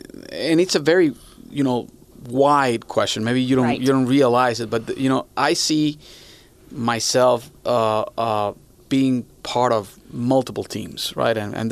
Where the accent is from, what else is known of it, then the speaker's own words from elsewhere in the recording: Caracas, Capital District, Venezuela; also born or lived in Paris / London / Hong Kong / North Carolina; I was born and raised in Caracas. I lived in Europe, in Paris for some time. I lived in London for some time.